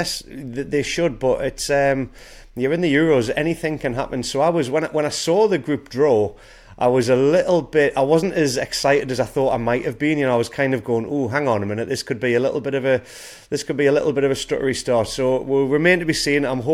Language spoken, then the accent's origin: English; England, United Kingdom; because I'm an Englishman.